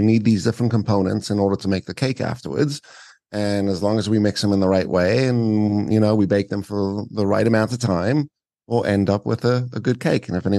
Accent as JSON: {"language": "English", "country": "South Africa", "also_born_or_lived": "Canada", "said": "Truthfully, I came from South Africa, and the first time we heard that was when we went to Canada"}